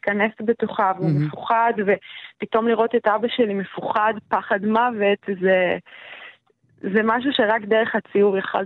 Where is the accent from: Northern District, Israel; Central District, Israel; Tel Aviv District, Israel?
Northern District, Israel; Kibbutz Dafna; גם גדלתי בקיבוץ דפנה